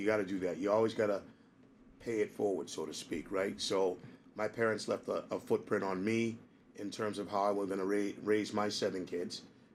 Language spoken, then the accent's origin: English; Gloucester, Massachusetts, United States; because I'm from Gloucester. Hello, folks. I live in Gloucester. And my wife is from there. Her family actually owned a restaurant many, many years ago. And she grew up there. And oddly enough, so did I, 33 years in.